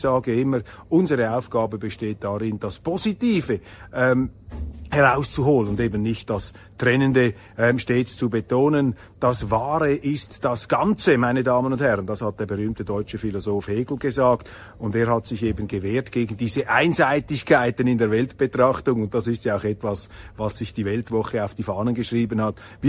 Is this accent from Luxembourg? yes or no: no; Switzerland; da habe ich überhaupt kein Problem als Schweizer